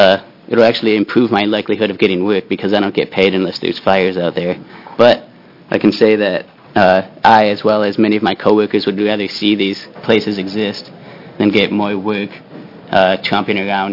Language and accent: English; Oregon, United States; I'm from Lane County, and I'm here to advocate this bill.